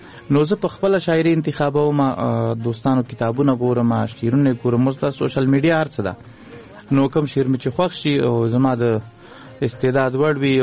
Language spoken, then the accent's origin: Pashto; Laghman, Afghanistan; also born or lived in Kunduz; مونږ اصلا د لوی مشرقي یو، لغمان نه تلی یو کندوز ته. نو هم د کندوز یو هم د لغمان، دلته هم جایداد لرو، هلته هم لرو جایداد